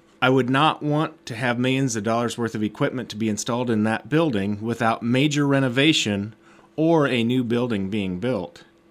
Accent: Ainsworth, Iowa, United States; I am from Ainsworth, Iowa.

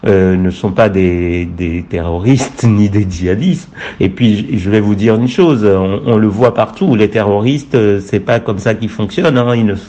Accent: Togo; on a du djihadisme chez nous au Togo

